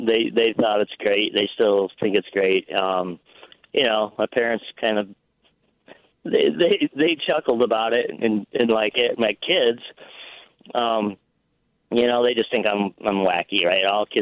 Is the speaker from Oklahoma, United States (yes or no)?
no; Rock Falls, Illinois, United States; I grew up in a small town called Rock Falls, Illinois, about 120 miles straight west of Chicago.